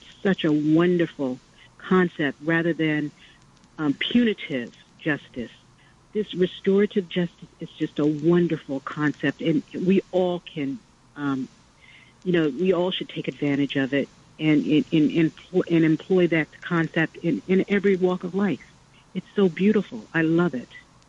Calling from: Manhattan, New York, United States; I'm calling from Manhattan.

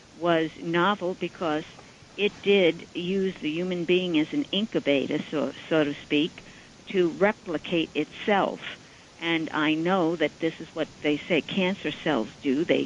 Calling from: New York, United States; I'm calling from Suffolk County.

